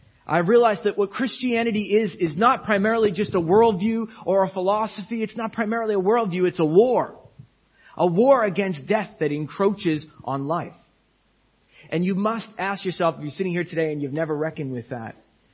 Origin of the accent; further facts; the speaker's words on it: New England, United States; I grew up in the Roman Catholic Church in New England